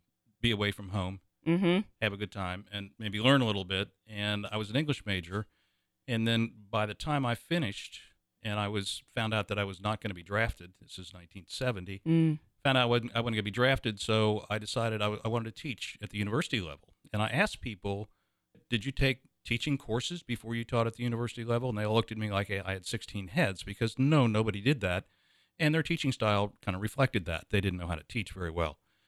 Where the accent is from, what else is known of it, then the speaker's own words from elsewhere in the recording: Cincinnati, Ohio, United States; I grew up in Cincinnati, Ohio, in a little community that was to the east of Cincinnati called Marymount, spelled Marymount, but it's Marymount.